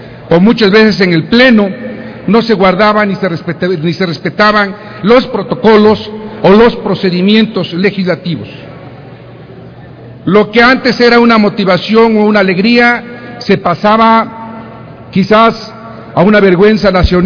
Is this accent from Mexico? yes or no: yes; Mexico; Como un mexicano más